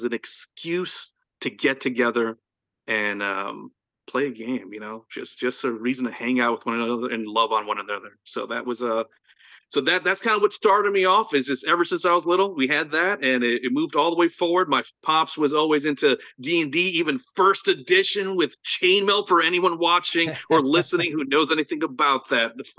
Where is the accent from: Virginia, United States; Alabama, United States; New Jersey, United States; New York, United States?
New York, United States; I was born and raised in New York.